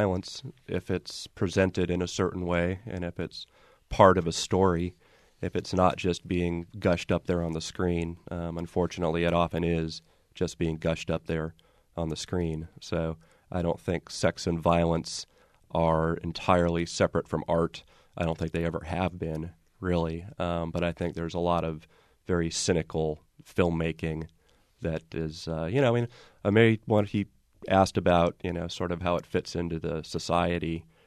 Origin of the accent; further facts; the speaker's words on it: California, United States; Saw it years ago, and I'm from California, so I certainly enjoyed the satire element of it.